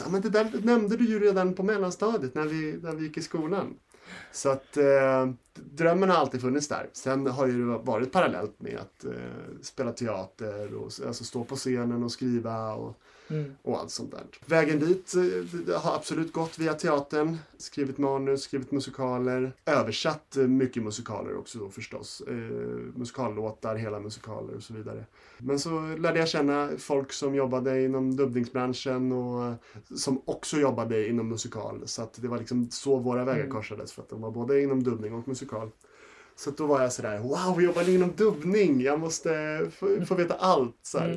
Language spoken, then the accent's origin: Swedish; Nynäshamn, Stockholm County, Sweden; now in Stockholm, Sweden; som sagt. Jag 37 år gammal, född och uppvuxen i Nynäshamn, men bor i Stockholm liksom hela mitt vuxna liv.